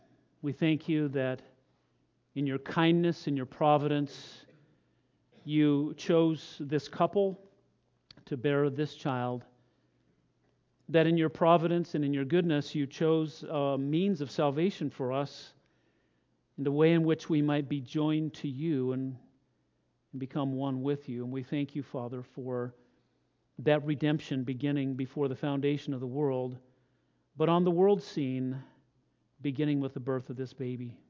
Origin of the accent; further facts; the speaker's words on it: United States; Traditionally for us, you know, growing up in America, all these other things are part of the trappings of Christmas.